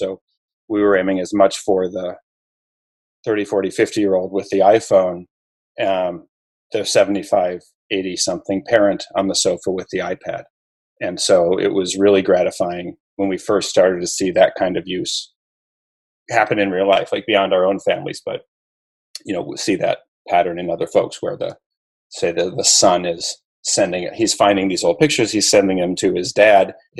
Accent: Minnesota, United States; moved away as an adult; the crux of it is that I grew up in Minnesota and have most since college lived somewhere else. So I go back to visit my family

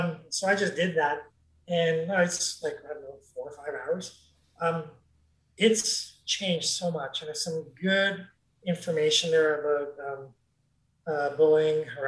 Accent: Toronto, Ontario, Canada; also born or lived in East York; It's how I survived, living in the Danforth, down in Toronto, and then moving to East York, and then growing up in Scarborough as, in my late teens.

